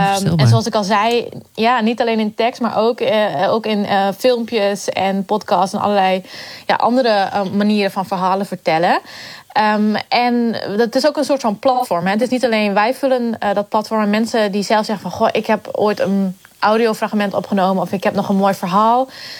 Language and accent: Dutch; Ter Apel, Groningen, Netherlands; Want ik kom zelf uit Ter Apel. En dat is een verhaal uit Ter Apel.